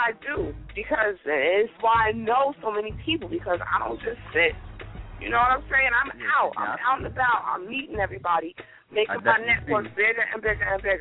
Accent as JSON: {"language": "English", "town": "Brentwood", "region": "New York", "country": "United States", "said": "because we're from out here on Long Island. We're from Brentwood."}